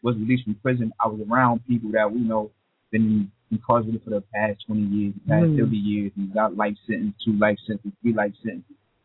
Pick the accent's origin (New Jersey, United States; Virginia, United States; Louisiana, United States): New Jersey, United States; Newark; I'm from Newark.